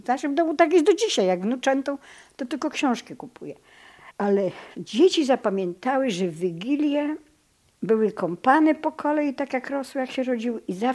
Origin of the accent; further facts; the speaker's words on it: Volhynia, Ukraine; ja z Wołynia.